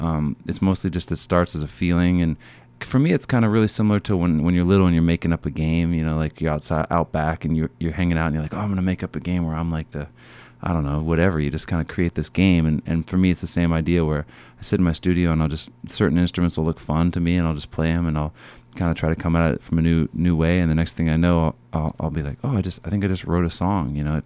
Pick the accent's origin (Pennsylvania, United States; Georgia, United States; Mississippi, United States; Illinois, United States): Pennsylvania, United States; Pittsburgh; Well, I grew up in Pittsburgh, and I hadn't been to Minnesota until I was probably 18 years old